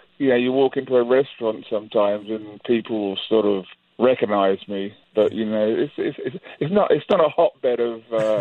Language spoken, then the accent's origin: English; England, United Kingdom; where Rich and I grew up in England, in the countryside, you know, farms and all around.